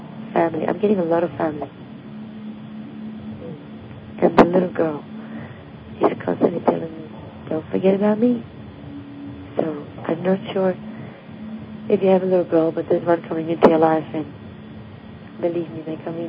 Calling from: Massachusetts, United States; I'm calling from Massachusetts.

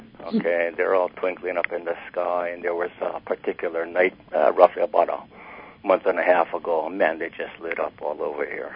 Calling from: Oakland, California, United States; And anyway, I'm calling from Oakland.

